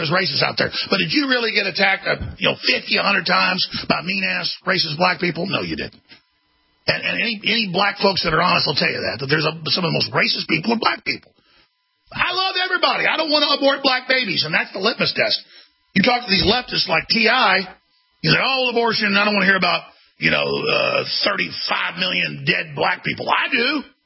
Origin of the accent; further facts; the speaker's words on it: Dallas, Texas, United States; I grew up in Dallas, Texas.